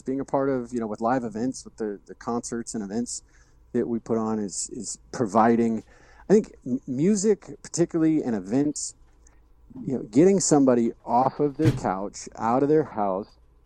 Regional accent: St. Louis, Missouri, United States; prior to that, like living in St. Louis, growing up in St. Louis

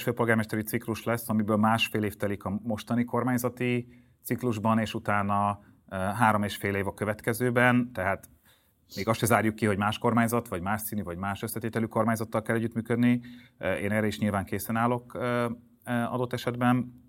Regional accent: Budapest, Hungary; born there; Azért én itt születtem, Budapestért dolgozom 20 éve

